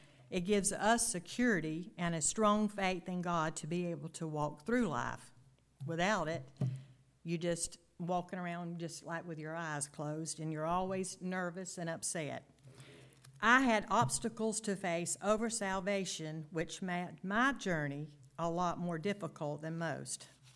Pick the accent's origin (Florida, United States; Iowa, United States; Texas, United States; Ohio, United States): Florida, United States; Center Hill; I grew up in Center Hill, Florida, down a little lime rock road, nestled behind an orange grove.